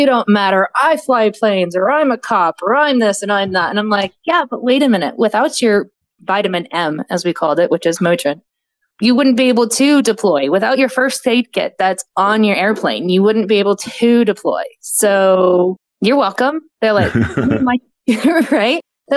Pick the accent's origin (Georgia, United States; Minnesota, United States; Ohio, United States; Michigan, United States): Michigan, United States; also born or lived in Texas; Well, I was born in Texas and I graduated high school out of Michigan.